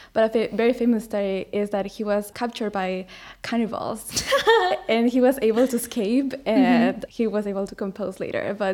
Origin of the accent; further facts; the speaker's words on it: Ecuador; since I am from Ecuador in South America